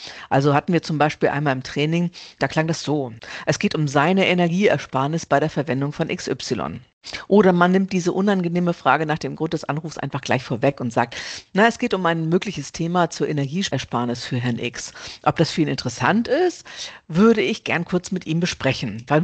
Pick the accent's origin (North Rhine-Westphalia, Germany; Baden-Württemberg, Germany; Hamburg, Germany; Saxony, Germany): Hamburg, Germany; Ich komme aus Hamburg